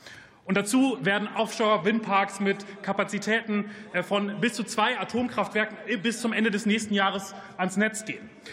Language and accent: German; Lower Saxony, Germany; Ich blicke nach Niedersachsen, mein Heimatbundesland.